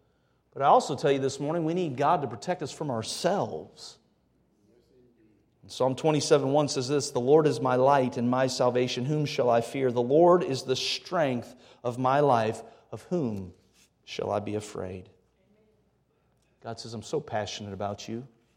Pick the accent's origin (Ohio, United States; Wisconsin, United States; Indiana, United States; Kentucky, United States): Ohio, United States; As a kid growing up in Ohio, I remember we had a tornado that came through our neighborhood.